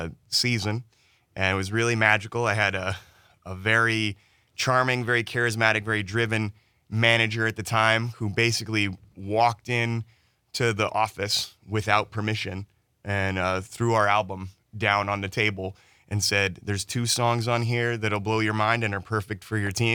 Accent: North Carolina, United States; traveling around from, you know, all over my home state of North Carolina to New York and Los Angeles and Canada and a little bit of Europe.

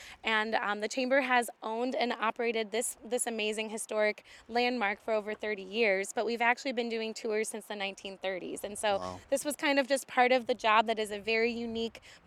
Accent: Illinois, United States; Yeah, I'm originally from Illinois, right outside Chicago, and I came up to this area as a camp kid.

